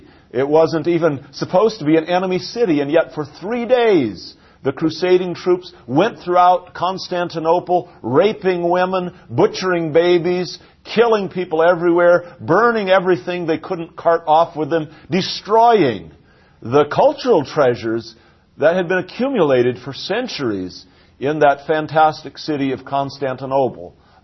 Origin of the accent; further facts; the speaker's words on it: United States; I am an American, and America is a very powerful and significant nation